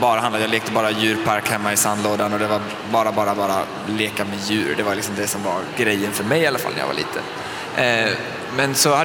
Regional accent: Sweden; Jag har inte varit hemma i Sverige så länge, utan jag har ju varit utomlands och jobbat väldigt länge.

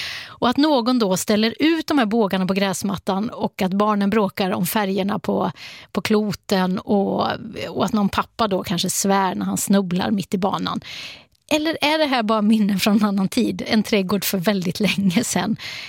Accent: Borås, Västra Götaland County, Sweden; då liksom kastades jag tillbaka till barndomen hemma i Borås

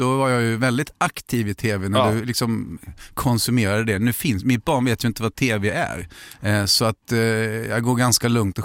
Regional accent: Moheda, Kronoberg County, Sweden; now in Stockholm, Sweden; jag är en lantis från Moheda, 1500 invånare utanför Växjö. Jag har alltid hälsat på folk på trottoaren. Jag mötte dem i Stockholm 94 när jag flyttade upp.

